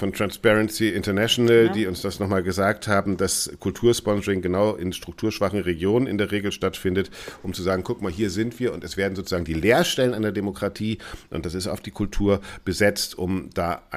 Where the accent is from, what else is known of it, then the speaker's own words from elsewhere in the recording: West Germany, Germany; also für mich als Wessi